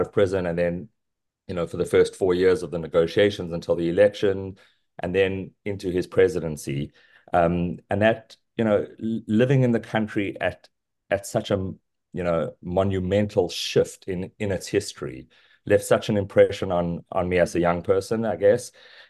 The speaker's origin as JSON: {"language": "English", "country": "South Africa", "tie": "born or raised there", "said": "growing up in South Africa, specifically, at the time of the transition, I was 10 years old when Madiba came out of prison."}